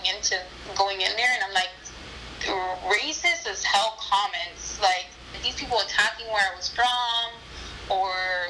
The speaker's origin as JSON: {"language": "English", "country": "United States", "tie": "born or raised there", "said": "But because I grew up in America, I really never felt like, oh, well, I'm a Latina"}